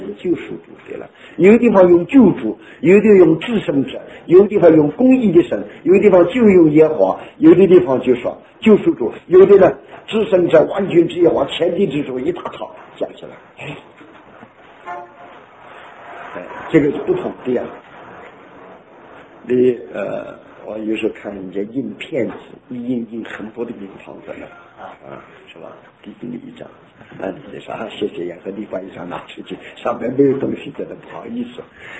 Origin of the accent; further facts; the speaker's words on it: China; 我们中国人讲金木水火土